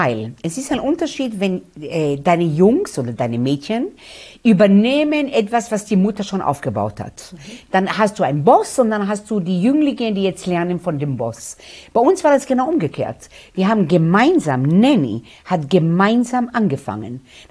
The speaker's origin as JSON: {"language": "German", "country": "Israel", "said": "Ich bin aus Israel. Israel ist das Land der Gemüse."}